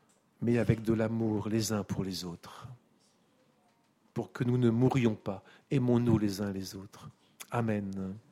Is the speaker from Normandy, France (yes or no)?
yes; Normandy, France; Je suis normand, je sais comment ça se prononce.